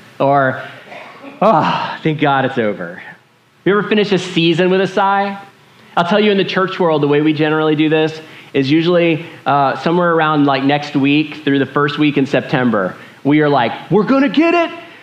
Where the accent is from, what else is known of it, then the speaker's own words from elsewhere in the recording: Houston, Texas, United States; I grew up in North Houston in a master plan community. It's fine. It's a fine place to grow up.